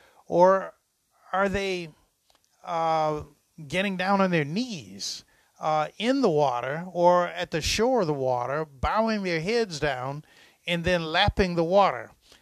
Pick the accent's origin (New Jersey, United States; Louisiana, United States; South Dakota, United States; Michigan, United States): Michigan, United States; Detroit; He was from New Haven, Connecticut. I was from Detroit.